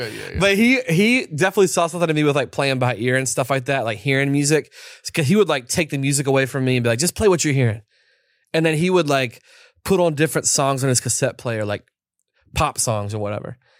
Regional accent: Montgomery, West Virginia, United States; So we grew up right in the Kanawha River. So down the river, 7 minutes from Boomer, mm-hmm. is Montgomery, West Virginia, which is where I grew up.

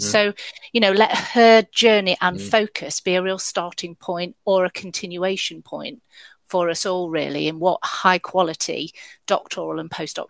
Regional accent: Nottingham, East Midlands, United Kingdom; accent: Midland Nottingham; apologies in advance to your children for my Midland Nottingham accent.

